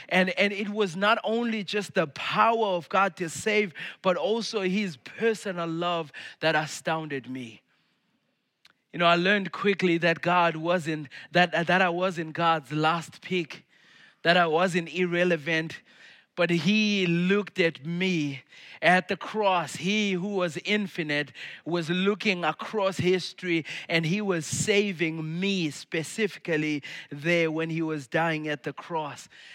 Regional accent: Zimbabwe; I grew up in Zimbabwe in Africa

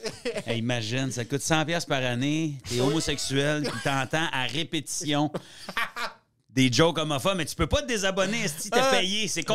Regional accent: Gatineau, Quebec, Canada; also born or lived in Ottawa; Ben, j'ai resté à Gatineau quand j'étais jeune. Puis quand j'ai eu... Après ça, j'étais au Québec aussi. Les 10 premières années de ma vie, je suis né à Ottawa, mais je restais au Québec. Gatineau, Sainte-Agathe-des-Monts et Laurentides.

